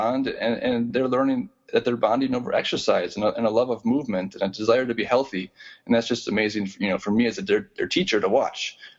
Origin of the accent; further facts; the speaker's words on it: Midwest, United States; You know, we're from the Midwest and our pen pals are from the East Coast